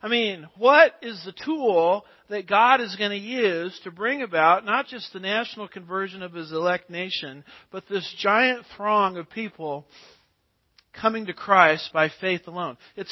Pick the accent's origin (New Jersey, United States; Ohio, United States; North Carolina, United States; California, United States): California, United States; I was raised in California. Earthquakes were very common.